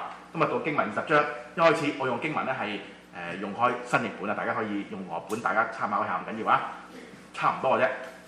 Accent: China; 在我們中國人眼中呢，即是都挺大逆不道，是吧？

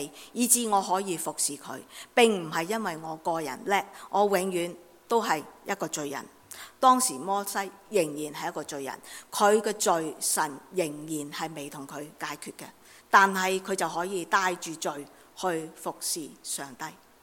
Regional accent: China; 所以我哋系中国人，其实好明噶。

